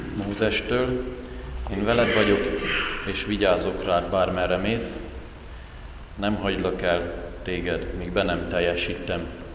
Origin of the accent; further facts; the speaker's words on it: Keszthely, Zala, Hungary; born there; Keszthelyen születtem. Római katolikus hitvallású család gyermekeként, de szüleim nem neveltek hitben